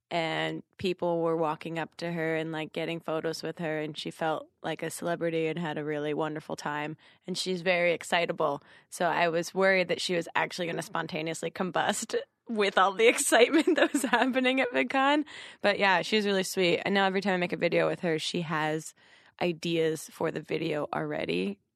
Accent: New Jersey, United States; No, I'm from South Jersey, and in South Jersey, it's, I guess, more of a Philadelphia type of accent than the Long Island, like, talk

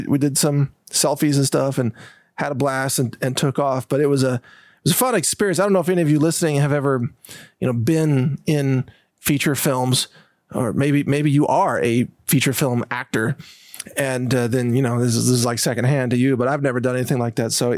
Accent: Midwest, United States; Kind of like St. Louis, you know, and I'm from the Midwest.

